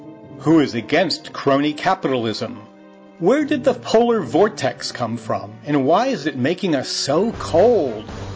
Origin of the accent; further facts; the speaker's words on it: Milwaukee, Wisconsin, United States; I grew up in Milwaukee, and it got really cold in the winter.